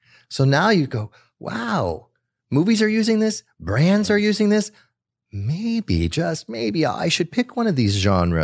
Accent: Netherlands; also born or lived in South America; I grew up in South America, but I grew up in the Netherlands. So I was born in South America, but my parents took me to Netherlands right afterwards.

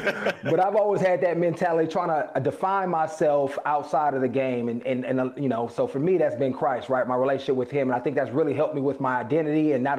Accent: Oakland, California, United States; You know, I grew up in Oakland, California, single parent, and my dad wasn't around in the traditional sense.

